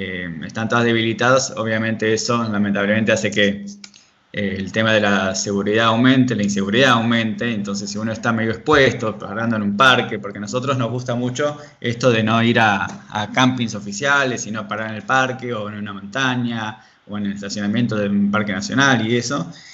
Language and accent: Spanish; Argentina; menos mal que nosotros estamos en Argentina, que nos hablamos el idioma, que somos argentinos